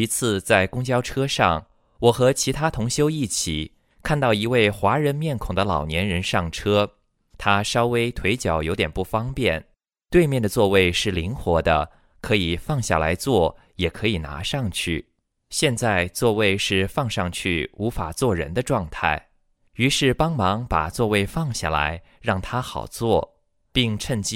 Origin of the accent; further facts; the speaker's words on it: China; 中国很好，我们也是中国人